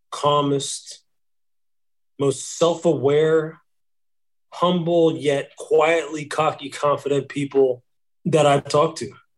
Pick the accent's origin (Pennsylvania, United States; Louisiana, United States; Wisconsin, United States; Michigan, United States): Pennsylvania, United States; back to when I was a kid growing up in Southeastern PA.